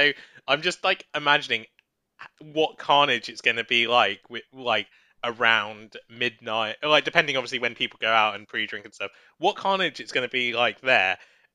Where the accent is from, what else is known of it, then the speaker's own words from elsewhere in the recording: London, United Kingdom; as a Londoner, like one thing that just happens all over the place in London